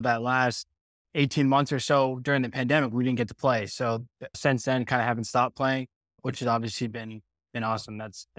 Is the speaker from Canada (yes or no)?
yes; Calgary, Alberta, Canada; also born or lived in Singapore; So I was born in 98 in Singapore. We ended up moving back to Calgary in 99.